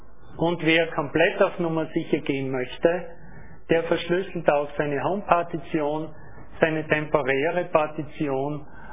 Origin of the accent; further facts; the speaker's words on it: Austria; ich komme aus Österreich, verwende, werden Sie schon meiner Sprache entnommen haben